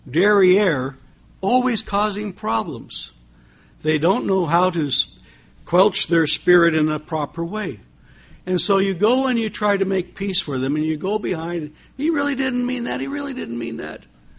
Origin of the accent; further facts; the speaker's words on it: Wyoming, United States; also born or lived in Colorado; Growing up in Wyoming and spending a lot of time in Colorado and so forth, I've seen many fences.